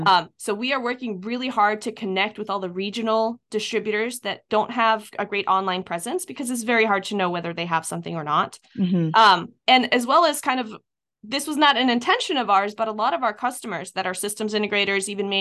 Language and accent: English; Iceland; No, I had this time in high school where I went back to, I'm from Iceland originally.